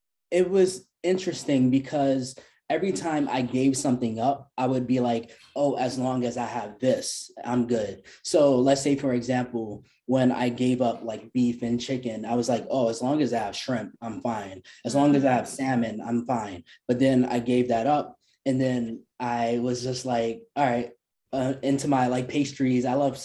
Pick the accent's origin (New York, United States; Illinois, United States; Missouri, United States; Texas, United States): New York, United States; New York City; I was born and raised in New York, in the Lower East Side, actually. I currently live in Brooklyn, but I'm from the Lower East Side